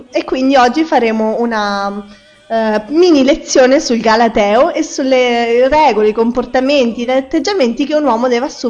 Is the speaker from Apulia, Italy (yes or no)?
no; Fermo, Marche, Italy; Sono di Fermo e sentirete, anzi speriamo di no